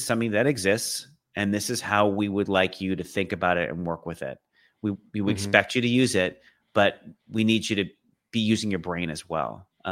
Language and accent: English; Boston, Massachusetts, United States; you know, I'm from Boston and we say certain things